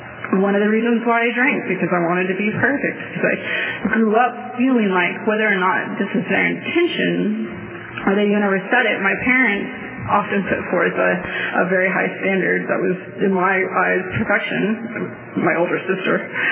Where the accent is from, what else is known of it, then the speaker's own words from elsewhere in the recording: Texas, United States; I'm from Texas, but different parts have different accents.